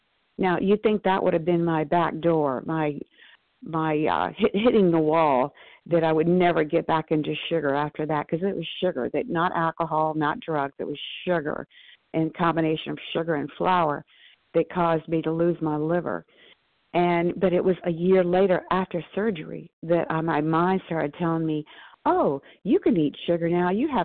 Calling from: Athens, Georgia, United States; I'm outside Atlanta, Georgia, in Athens, Georgia.

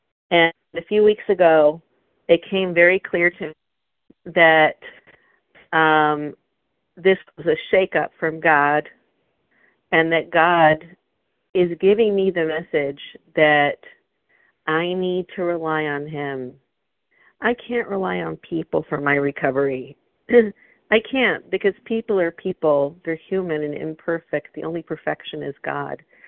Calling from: Philadelphia, Pennsylvania, United States; Philadelphia.

